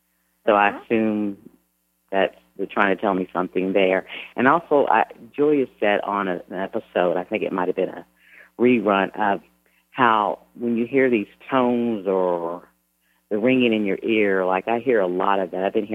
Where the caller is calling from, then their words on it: Tennessee, United States; I'm from Tennessee.